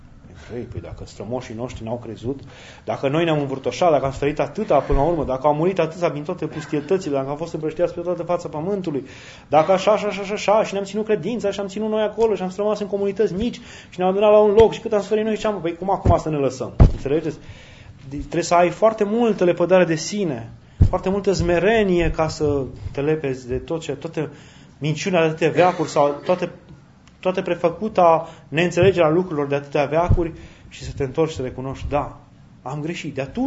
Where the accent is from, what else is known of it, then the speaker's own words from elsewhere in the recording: Romania; Păi cum să renunțăm la ea? Chiar dacă noi știm că suntem români.